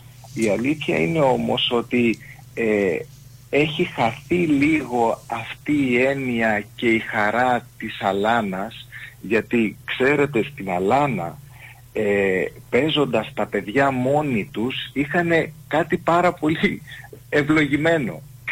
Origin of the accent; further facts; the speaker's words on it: Aigaleo, Attica, Greece; η καταγωγή μου είναι από τη Μακεδονία, ποντιακή καταγωγή. Γεννήθηκα όμως και μεγάλωσα στην Αθήνα, στο Εγάλεο είναι το πατρικό μου.